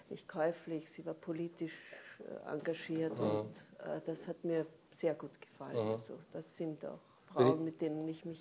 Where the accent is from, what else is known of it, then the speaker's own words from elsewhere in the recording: Upper Austria, Austria; also born or lived in Salzburg; Aber ich bin eigentlich Oberösterreicherin.